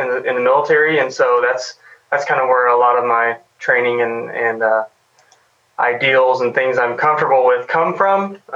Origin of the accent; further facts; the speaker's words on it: Buffalo, Missouri, United States; I'm from Buffalo, Missouri.